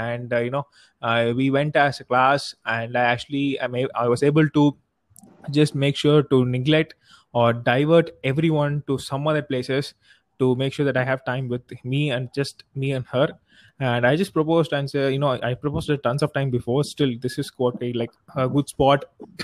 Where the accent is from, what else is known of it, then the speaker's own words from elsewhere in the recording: Tamil Nadu, India; I'm from Tamil Nadu, and I'm actually an MBA student.